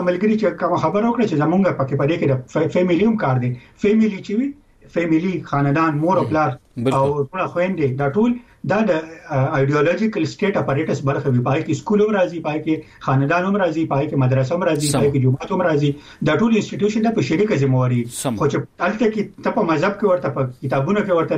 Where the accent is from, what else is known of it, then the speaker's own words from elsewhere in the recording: Khyber Pakhtunkhwa, Pakistan; موږ د پښتونخوا یو